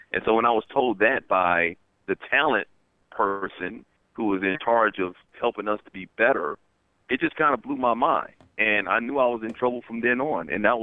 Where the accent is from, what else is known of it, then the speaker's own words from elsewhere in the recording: Bronx, New York, United States; moved away as an adult; also born or lived in Alabama; I grew up in the street. I grew up in New York in the Bronx, moved down south to Alabama at the age of 18. You couldn't understand a thing I said.